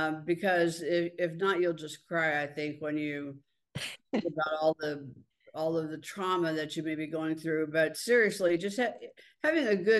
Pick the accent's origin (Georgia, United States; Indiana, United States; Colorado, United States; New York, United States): Indiana, United States; Indianapolis; I'm from Indianapolis and I've lived here most of my life. I've worked here most of my life.